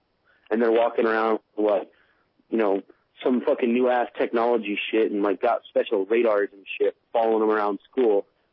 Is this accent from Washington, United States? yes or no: yes; Washington, United States; born there; Well, I was born in Washington, and they're really sticklers on their birth certificates